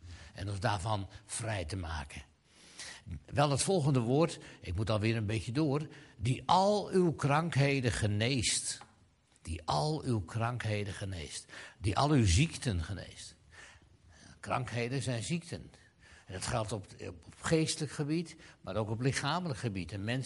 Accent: Zaandam, North Holland, Netherlands; born there; Zaandam. Dat is onze geboorteplaats. Het rode Zaandam.

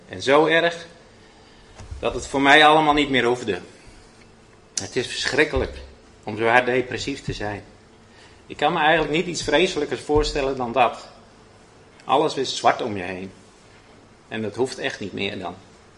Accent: Speuld, Gelderland, Netherlands; Ik ben geboren in 1973. Opgegroeid in Speuld. Leuk dorpje. Heerlijke jeugd gehad. En altijd naar christelijke scholen geweest. Catechisaties geweest. Mijn ouders gingen naar de hervormde kerk.

